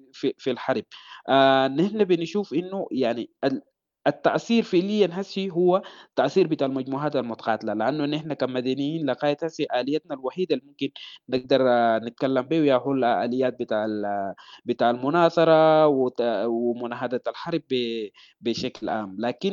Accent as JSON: {"language": "Arabic", "country": "Sudan", "said": "والتأسيس للدولة السودانية ممكن يقبلنا كلنا كسودانيين."}